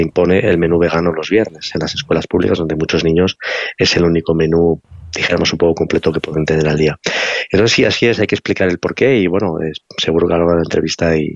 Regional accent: Spain; en los países desarrollados, en mi país, en España, concretamente, es un problema

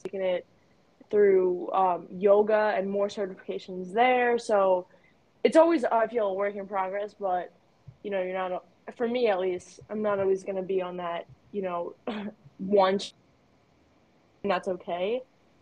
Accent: New York City, New York, United States; I'm from New York City, so I moved home to Staten Island in particular

